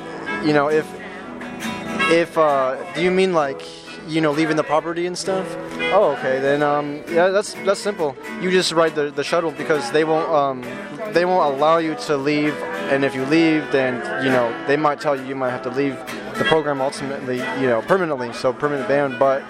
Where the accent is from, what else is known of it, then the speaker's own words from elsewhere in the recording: San Jose, California, United States; Well, originally I'm from San Jose, but I went from county to county